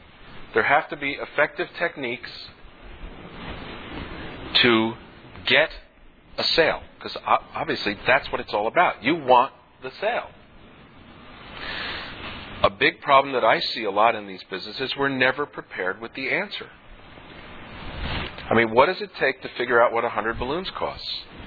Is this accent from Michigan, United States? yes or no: no; New York, United States; We come from the New York metropolitan area